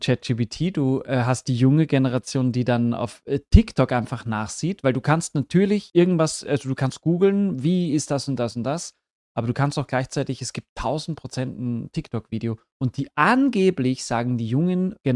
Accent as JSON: {"language": "German", "region": "Vienna", "country": "Austria", "tie": "born or raised there", "said": "Wir hatten einen großen Wald bei uns. Wir haben im 14. Bezirk, wer Wien kennt, Steinhofgründe."}